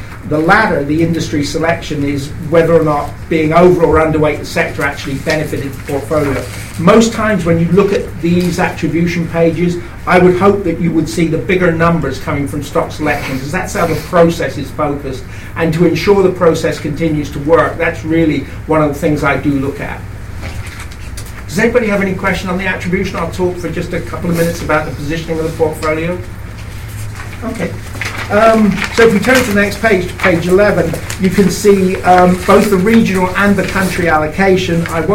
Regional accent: England, United Kingdom; I hate to say this as an Englishman

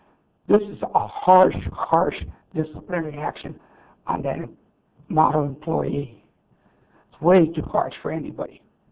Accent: Newman, California, United States; Especially from Orestimba, my hometown, Newman.

